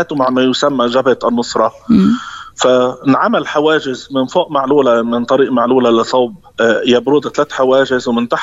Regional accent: Syria; تعال أنت مواطن سوري وأنا مواطن سوري

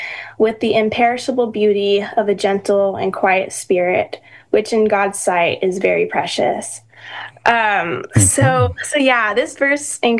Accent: Florida, United States; now in Nashville, United States; I'm from Florida originally, but I've been here in Nashville for about 3 years now.

